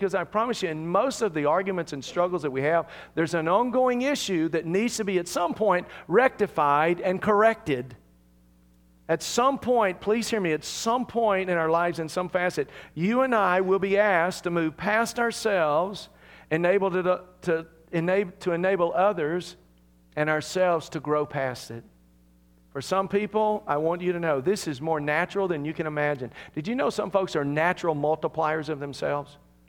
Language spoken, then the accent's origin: English; Deep South, United States; Most of you know I was raised in the Deep South